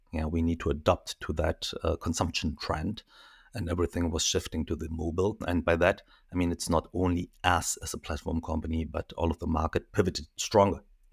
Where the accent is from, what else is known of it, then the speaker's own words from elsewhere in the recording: Düsseldorf, North Rhine-Westphalia, Germany; also born or lived in South Korea; now in Berlin, Germany; So I'm based in Berlin since 13 years, but I'm in Germany over 40 years. I'm originally, I was born in South Korea. Moved over to Düsseldorf when I was a kid and went to school, studied there